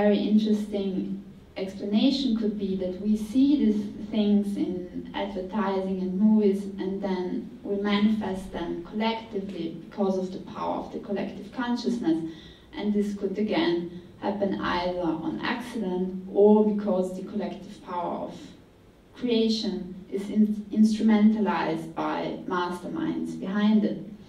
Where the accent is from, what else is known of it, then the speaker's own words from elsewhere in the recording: Trentino-Alto Adige, Italy; I grew up in South Tyrol, and there were bars where only German-speaking people went